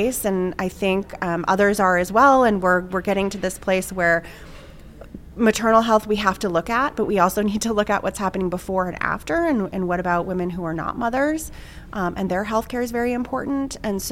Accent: New England, United States; I grew up in New England and, you know, very small town.

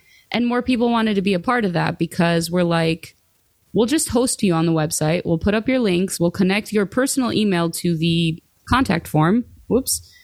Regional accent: Greece; Because I grew up in Greece, right?

